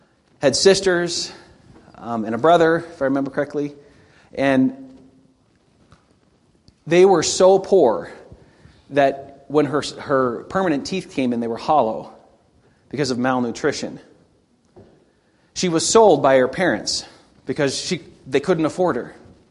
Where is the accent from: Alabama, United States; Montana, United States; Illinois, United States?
Montana, United States; Baker; We dated in high school. I was from Baker. She was from Glendive.